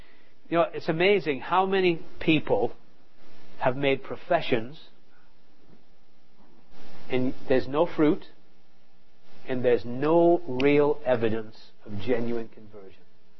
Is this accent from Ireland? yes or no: no; England, United Kingdom; moved away as an adult; now in United States; We came over from England to New Tribes in Wisconsin and we came with two suitcases each.